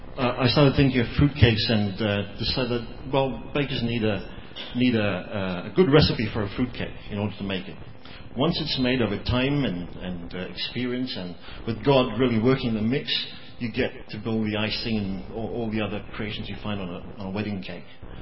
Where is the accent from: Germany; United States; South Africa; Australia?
Australia; Do I see myself as an Australian first and Christian second?